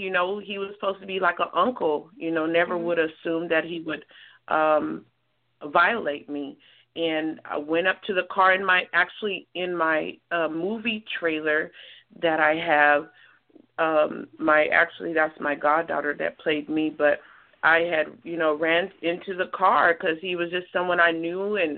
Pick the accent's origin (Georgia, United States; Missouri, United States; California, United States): California, United States; San Jose; also born or lived in Redwood City; So I was born in Redwood City, and then I moved to San Jose. So I reside in San Jose.